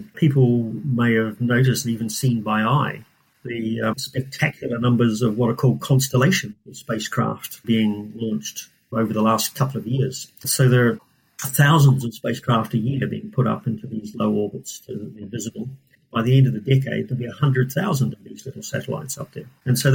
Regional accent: New Zealand; also born or lived in Scotland; now in Cambridge, United Kingdom; I'm from New Zealand. I did my PhD in New Zealand, and I think it was actually the first ever PhD in astronomy in New Zealand. And then I came over to Scotland, stayed there for not very long, 4 or 5 years, and then moved down to Cambridge

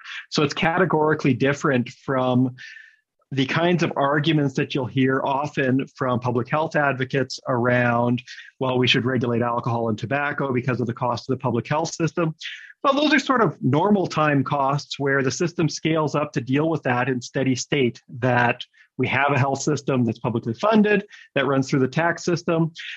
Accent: Manitoba, Canada; because I'm from Manitoba, which wasn't that far away in the grand scheme of things

